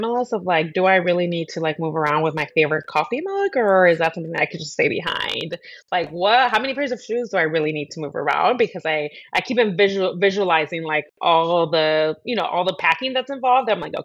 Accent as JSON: {"language": "English", "town": "Chicago", "region": "Illinois", "country": "United States", "tie": "born or raised there", "moved": "as an adult", "said": "I'm originally from Chicago, so I am not from the West Coast. I am falling in love, though, real quick with California, but I am born and raised in the city of Chicago."}